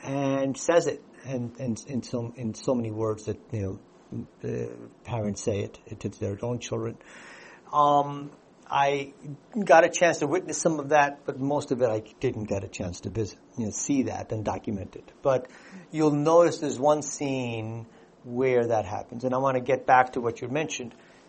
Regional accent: India; born there; English is a second language; I, as an Indian man, having born in India but lived here, my parents, who are Indian, also have that same slant towards benefiting me as a son in India.

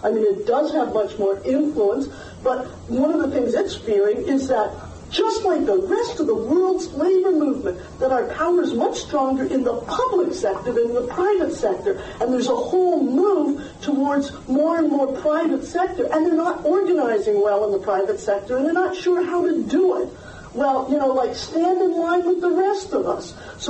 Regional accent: Canada; the joke about, as a Canadian, we used to say

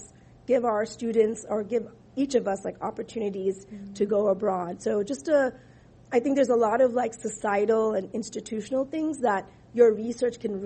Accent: United States; born there; I was born in the United States with children who are multiracial

